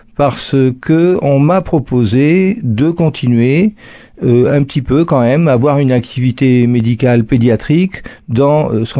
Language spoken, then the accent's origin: French; Toulouse, Occitanie, France; Je suis toulousain. J'ai fait mes études à Toulouse.